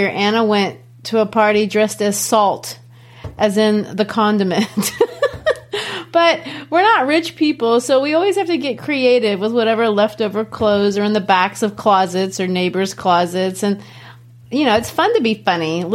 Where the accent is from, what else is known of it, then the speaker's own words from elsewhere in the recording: Brazil; Growing up in Brazil, of course, we didn't have Halloween.